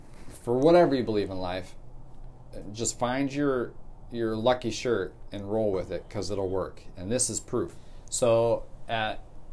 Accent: Colorado, United States; I'm from Colorado.

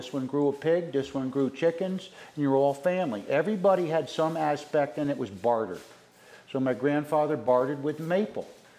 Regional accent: Liberty, New York, United States; I was born here in Liberty, New York, and I'm 63 years old, and I've been a resident at the Muthick Farm all my life.

